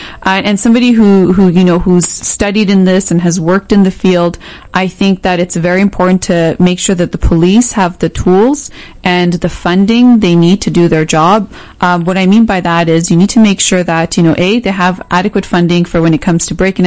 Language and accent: English; Canada; growing up in Canada, migrating here, immigrating here when I was 8 years old, you know, I had all my formal education in Canada.